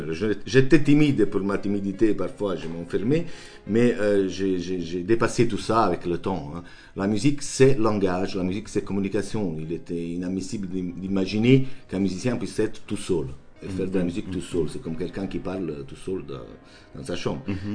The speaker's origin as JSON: {"language": "French", "town": "Naples", "region": "Campania", "country": "Italy", "tie": "born or raised there", "second_language": "French", "said": "c'est Naples, ma ville natale, qui je me porte à l'intérieur au niveau de mon état d'esprit"}